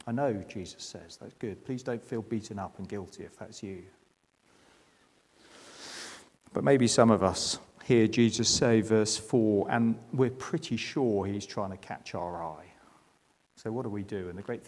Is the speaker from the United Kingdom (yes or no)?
yes; England, United Kingdom; It's something about being English that makes it really, really difficult, doesn't it?